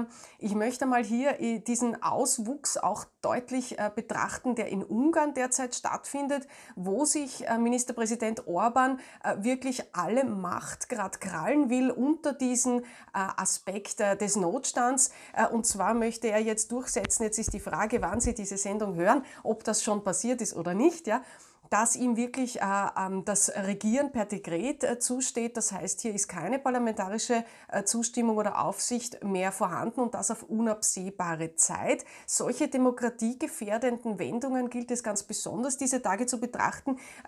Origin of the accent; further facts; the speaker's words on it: Austria; aber so eine Art Auffangnetz gibt es ja auch bei uns in Österreich.